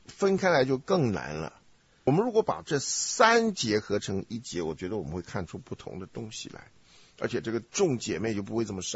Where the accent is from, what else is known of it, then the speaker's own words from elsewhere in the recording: China; 对对对，我们中国人基本上最会绝处逢生的，要不然我们怎么能够活到现在呢？